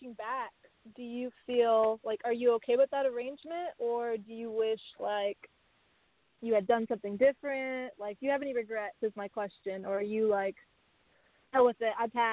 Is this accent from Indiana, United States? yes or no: no; Seattle, Washington, United States; I'm from the Seattle area.